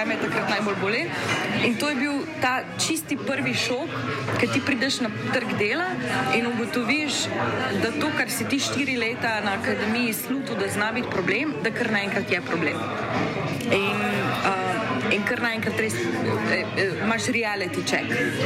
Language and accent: Slovenian; Maribor, Drava, Slovenia; first language Slovene; sem rojena, vzgojena Slovenka. To je moja domovina, jaz sem odraščala v Mariboru in v bistvu slovenščina je moj materinski jezik in ne poznam ničesar drugega.